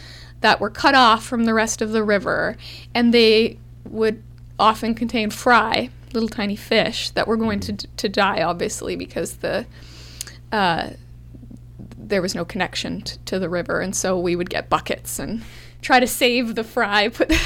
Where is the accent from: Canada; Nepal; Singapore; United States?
Canada; British Columbia; Yeah, I did. I grew up on the West Coast.